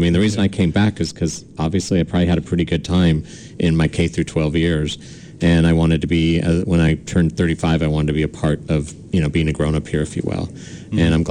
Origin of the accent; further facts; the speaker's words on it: Portland, Oregon, United States; I think that I've seen my hometown, and I haven't lived here the whole time since high school. I went away from 18 to age 35, and when I came back because I missed the vibe of Portland.